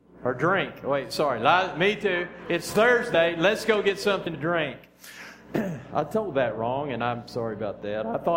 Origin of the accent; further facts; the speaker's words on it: Texas, United States; accent: Texan; first language English; But he was speaking to me in English because that's my native language, or Texan is anyway.